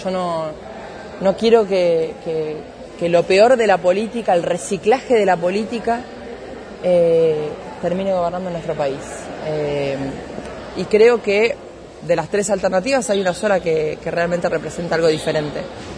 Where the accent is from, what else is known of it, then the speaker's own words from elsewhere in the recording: Argentina; Como ciudadanos argentinos sabemos que el voto es obligatorio